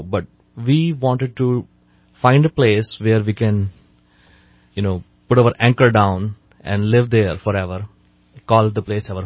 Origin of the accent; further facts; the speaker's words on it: India; moved away as an adult; now in United States; I grew up in India and went to medical school there along with my wife, who was my classmate in my medical school. Both of us married and moved to United States when we had first child